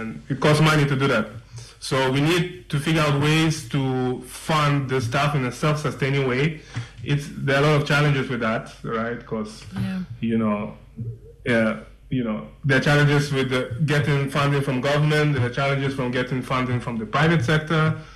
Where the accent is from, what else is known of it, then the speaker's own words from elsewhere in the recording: Upper East, Ghana; also born or lived in Kumasi; I went to school in Ghana and stuff like that, but you know, I went to school in Kumasi.